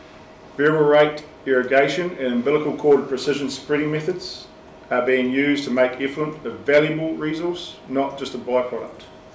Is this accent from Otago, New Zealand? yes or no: yes; Otago, New Zealand; I grew up in the Kakanui Valley in North Otago. My mother still lives in our family home